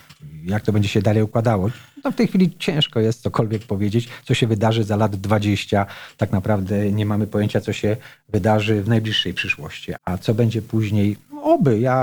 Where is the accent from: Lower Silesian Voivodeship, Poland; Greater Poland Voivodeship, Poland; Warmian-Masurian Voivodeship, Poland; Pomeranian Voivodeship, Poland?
Lower Silesian Voivodeship, Poland; Wrocław; urodziłem się we Wrocławiu, 45 lat, mieszkałem we Wrocławiu